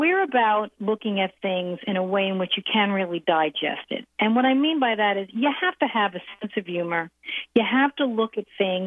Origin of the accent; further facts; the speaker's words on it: New York, United States; But I grew up in New York. I moved to Pennsylvania to go to school.